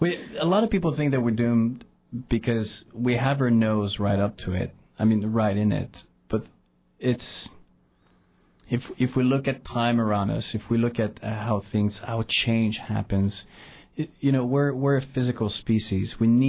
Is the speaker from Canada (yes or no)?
yes; Quebec, Canada; English is a second language; now in United States; Yes, I'm French-Canadian, so I was come from Quebec, and then I've been living in the States for about 15 years